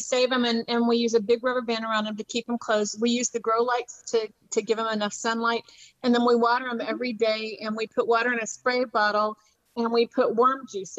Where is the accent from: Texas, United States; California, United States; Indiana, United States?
California, United States; We're from California. I'm from California.